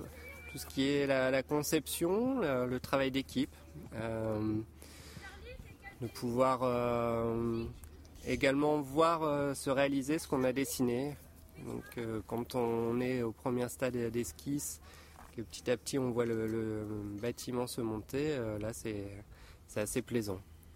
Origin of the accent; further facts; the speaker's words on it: Hauts-de-France, France; j'étais au tout début dans une petite école dans mon village natal, en Picardie.